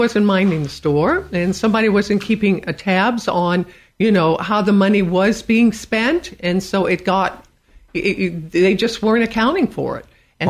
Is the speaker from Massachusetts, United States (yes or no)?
no; Evansville, Indiana, United States; One's in my hometown of Evansville for women who are pregnant